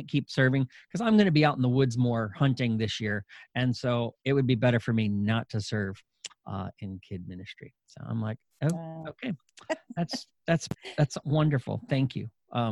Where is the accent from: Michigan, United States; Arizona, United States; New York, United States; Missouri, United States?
Michigan, United States; Now, again, I grew up in Michigan. And so the big thing in Michigan is hunting.